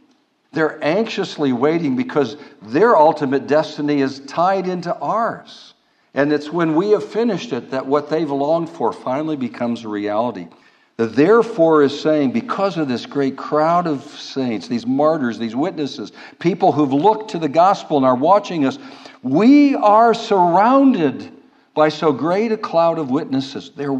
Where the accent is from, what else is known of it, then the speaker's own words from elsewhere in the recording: Pennsylvania, United States; I come from Pennsylvania